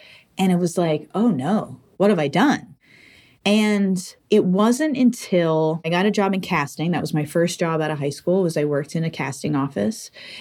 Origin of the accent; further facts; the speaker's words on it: Massachusetts, United States; I have a very complicated relationship with Los Angeles in that, you know, I grew up in Massachusetts.